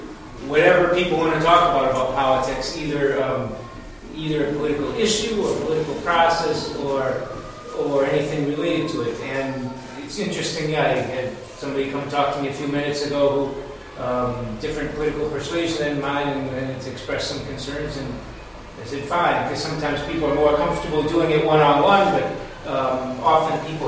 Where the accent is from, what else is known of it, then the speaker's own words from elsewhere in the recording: Roseville, Minnesota, United States; from Roseville, Minnesota.